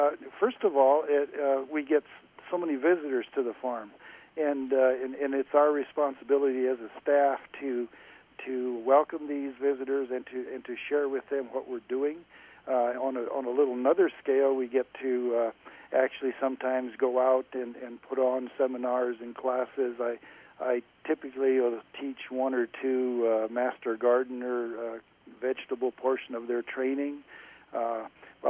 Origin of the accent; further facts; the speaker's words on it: Nebraska, United States; I grew up in East Central Nebraska on a farm, and I was a ninth child in a family of 14 children